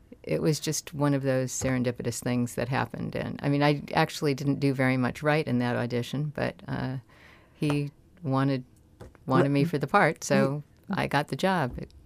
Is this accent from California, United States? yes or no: yes; Los Angeles, California, United States; I grew up in Los Angeles, and as a result, I was I danced from the time I was five until forever.